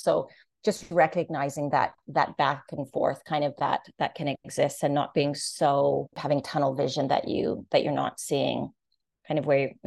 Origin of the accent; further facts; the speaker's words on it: Winnipeg, Manitoba, Canada; I'm from Winnipeg.